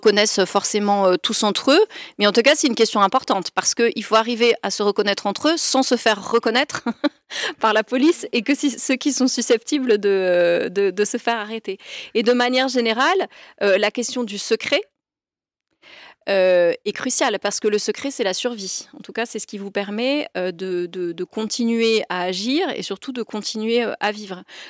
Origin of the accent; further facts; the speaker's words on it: Auvergne-Rhône-Alpes, France; La Roquebrune, c'est dans le Cantal et moi je viens du Cantal.